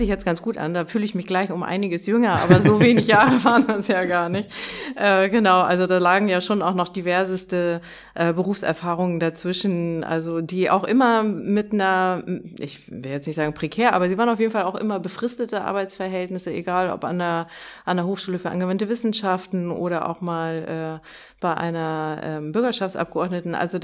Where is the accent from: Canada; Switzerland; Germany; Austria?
Germany; Schleswig-Holstein; now in Hamburg, Germany; ich komme ja eher aus Dithmarschen, von einem kleinen Dorf mit 1000 Seelen